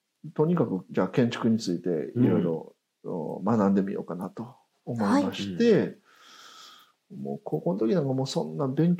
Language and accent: Japanese; Nara, Japan; まあ、僕は生まれ育ちもずっと奈良なんですね